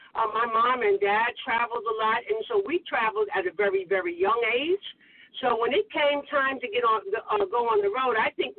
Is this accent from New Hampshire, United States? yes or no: no; New York, United States; I think came about us singing in front of the mirror in the projects because we grew up in Lafayette Gardens